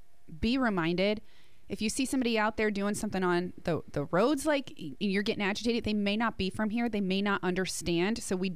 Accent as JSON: {"language": "English", "region": "New Jersey", "country": "United States", "said": "I'm from Jersey."}